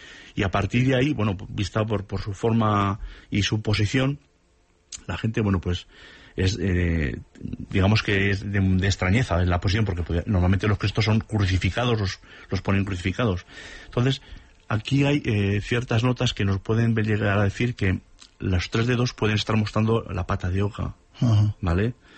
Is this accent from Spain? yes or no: yes; Aragon, Spain; soy aragonés